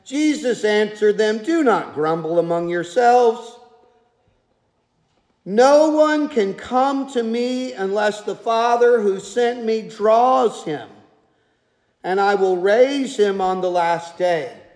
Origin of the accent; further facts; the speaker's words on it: United States; I'm American and I live in 2025